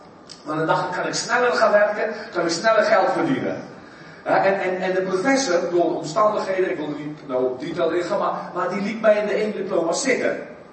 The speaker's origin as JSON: {"language": "Dutch", "country": "South Africa", "tie": "born or raised there", "said": "ik ben geboren in Zuid-Afrika van Nederlandse ouders. Mijn ouders zijn geëmigreerd in de 50er jaren naar Zuid-Afrika uit Nederland. Maar mijn vader en moeder hebben elkaar daar ontmoet. En al getrouwd en alle kinderen zijn daar geboren."}